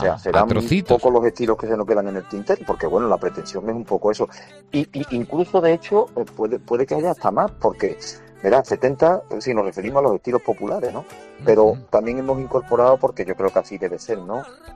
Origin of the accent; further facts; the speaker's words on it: Andalusia, Spain; el 99% son gente de mi tierra, son onubenses.